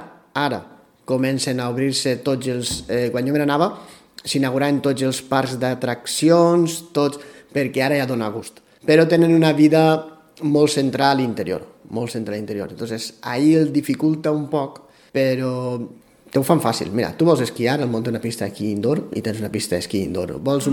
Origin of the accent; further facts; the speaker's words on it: Pego, Valencian Community, Spain; sóc de Pego. I és el que el comente, que estem molt lluny dels centres grans.